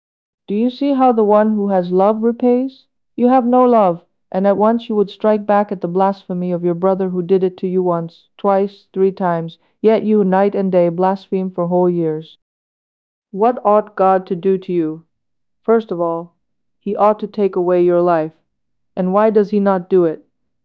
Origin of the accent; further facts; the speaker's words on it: Greece; We came from Greece, and as we know, there we have more churches. We have the cassocks, we have monasteries, we have many things.